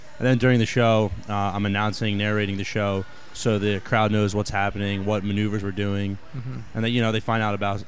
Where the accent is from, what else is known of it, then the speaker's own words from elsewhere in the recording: Austin, Texas, United States; I grew up in Austin.